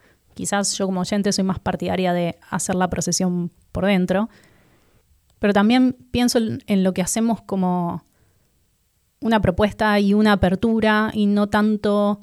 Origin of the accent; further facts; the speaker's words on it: Buenos Aires, Argentina; now in Sweden; nosotros somos argentinos, ambos de Buenos Aires. Ya se deben haber dado cuenta por nuestros acentos y nuestro violento sentido del humor.